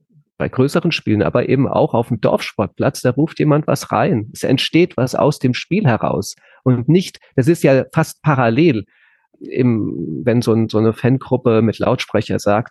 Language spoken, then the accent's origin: German; Nauheim, Hesse, Germany; Also ich bin in Nauheim bei Groß-Gerau aufgewachsen und das war halt dieser Sportplatz.